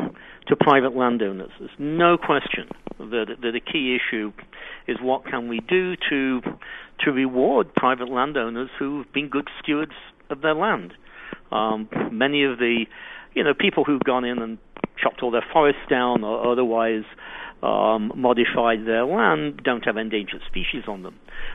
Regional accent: England, United Kingdom; Obviously, I'm originally English.

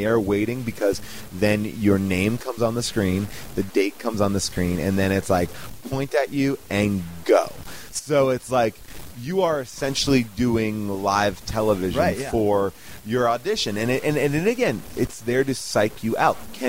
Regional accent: New York, United States; I am from New York.

